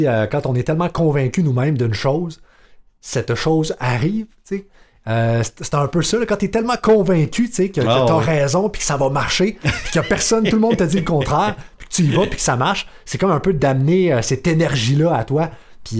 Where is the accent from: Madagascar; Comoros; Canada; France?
Canada; Montreal, Quebec; c'est Montréal, c'est là où j'ai grandi.